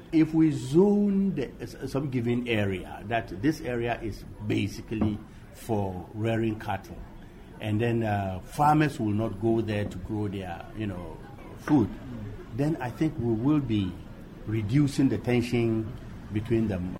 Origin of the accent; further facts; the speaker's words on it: Accra, Greater Accra, Ghana; In the last 64, 65 years, I was alive, I was living in Ghana, and I was born in Accra. So I'm not different from the Ghana man in Accra.